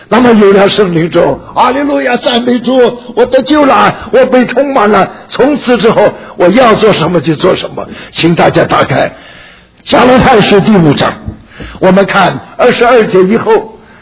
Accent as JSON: {"language": "Chinese", "country": "China", "said": "我们中国人讲，乡下人常常讲，狗肚子里挖不出什么，挖不出猪油出来。"}